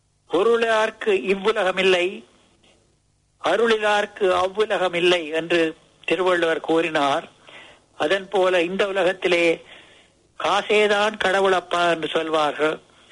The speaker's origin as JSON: {"language": "Tamil", "region": "Northern Province", "country": "Sri Lanka", "tie": "born there", "moved": "yes"}